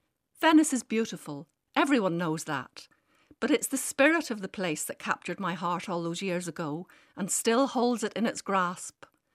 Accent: Ireland; knows I'm a football fan, knows I'm Irish.

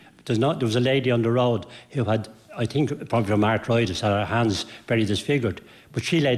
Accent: Dublin, Leinster, Ireland; born there; I'm an interloper because I was born in Wood Quay.

